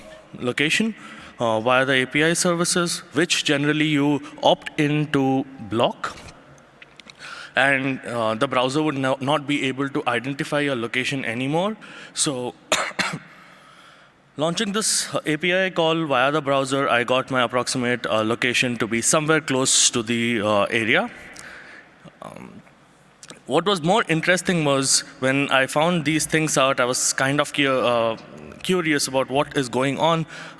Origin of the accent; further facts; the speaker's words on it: United Arab Emirates; And of course, I am from Emirates.